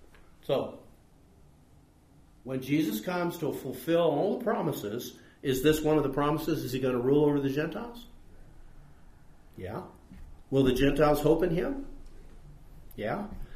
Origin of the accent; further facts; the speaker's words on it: United States; So when some of us get to go to a third world, and they want to put us on a pedestal because we're from America, where do we put ourselves?